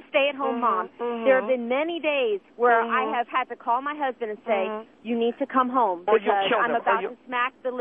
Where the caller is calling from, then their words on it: Decatur, Georgia, United States; Decatur, Georgia.